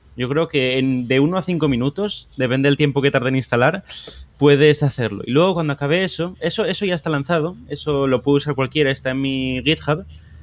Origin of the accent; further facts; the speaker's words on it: Asturias, Spain; Sí, de Asturias.